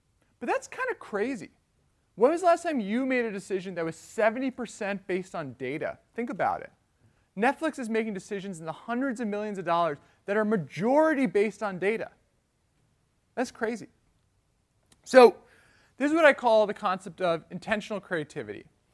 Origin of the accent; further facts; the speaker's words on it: Washington, District of Columbia, United States; So I'm from Washington, D.C., and so House of Cards is a big thing in my life.